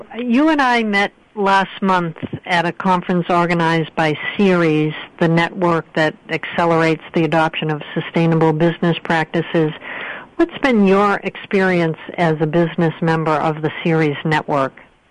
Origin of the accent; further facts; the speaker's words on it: New England, United States; I'm from New England originally.